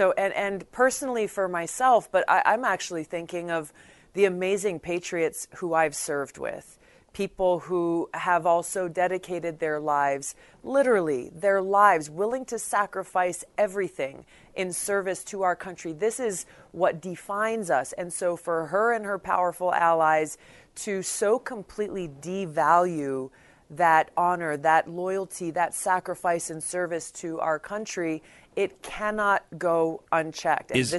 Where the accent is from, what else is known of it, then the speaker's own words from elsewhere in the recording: United States; I classify myself first and foremost as an American.